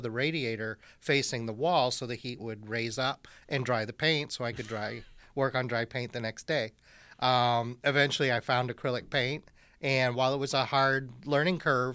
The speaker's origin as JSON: {"language": "English", "town": "Lewiston", "region": "Maine", "country": "United States", "tie": "born there", "said": "I was born in Lewiston, Maine. My parents are still there, and I have a sister who still lives in Maine."}